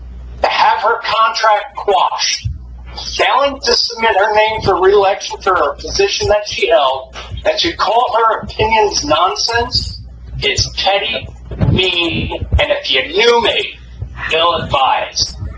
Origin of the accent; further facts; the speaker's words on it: Atlantic Highlands, New Jersey, United States; I was born and raised in Highlands. I played Pop Warner football for the Atlantic Highlands Highlands Tigers